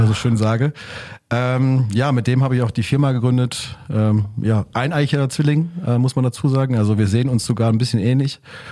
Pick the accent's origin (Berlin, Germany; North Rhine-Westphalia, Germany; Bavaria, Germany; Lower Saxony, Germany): North Rhine-Westphalia, Germany; Mülheim an der Ruhr; Ich bin absolutes Kind des Ruhrgebiets, genau. Ich bin im Herzen des Ruhrgebiets geboren, in Mülheim. 79er Baujahr, geboren, aufgewachsen und lebe immer noch da. Also ich habe den Pott nie so wirklich verlassen.